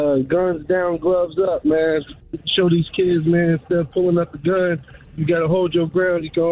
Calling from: Dayton, Ohio, United States; Like, I'm coming from Dayton, Ohio, and I heard that you said that Columbus is one of the top places of the murders, man. It hit hard because it's close to home, man.

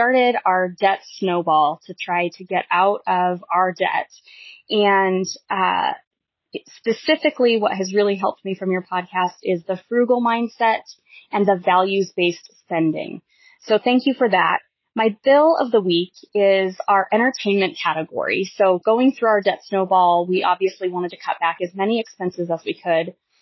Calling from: Wyoming, United States; I am from Wyoming.

